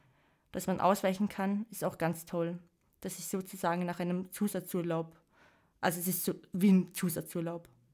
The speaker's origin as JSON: {"language": "German", "country": "Austria", "said": "Ich bin halt Österreicherin, also ich sehe mich als Österreicherin."}